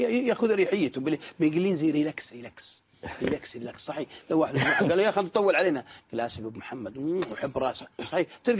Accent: Al-Qassim, Saudi Arabia; ما يسمى عندنا في القصيم البعرصي

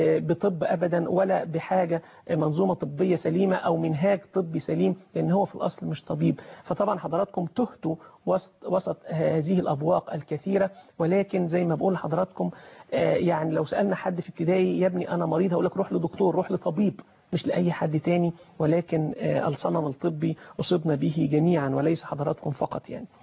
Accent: Egypt; ولكن للاسف طبعا يعني مش موجود عندنا في مصر

